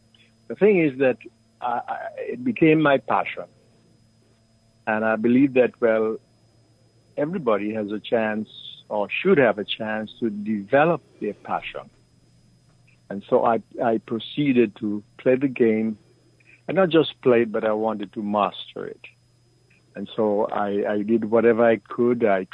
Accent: Nevis, St. Kitts & Nevis; When I grew up, my father, we grew up in Nevis.

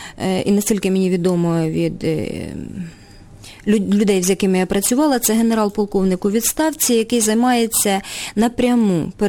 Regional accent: Oleksandriia, Kirovohrad Oblast, Ukraine; Я теж сама з Кіровоградської області, з Олександрії.

